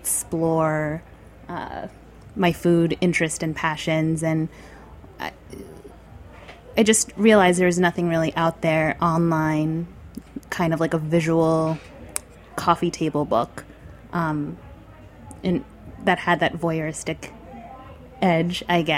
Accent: New York City, New York, United States; I grew up right here in New York City, and from the start, I mean I grew up eating mostly Korean home-cooked food, but you know, growing up as a New Yorker

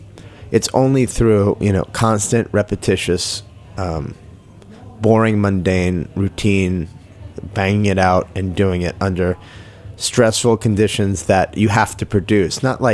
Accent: Jericho, New York, United States; Well, I started off in, I guess you'd say, Syringtown, and then after my parents got divorced, we moved to Jericho.

